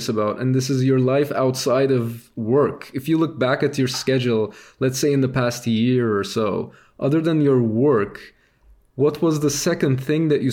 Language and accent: English; Istanbul, Turkey; I grew up in a very big city. I grew up in Istanbul, where the population is, I think, close to 20 million now.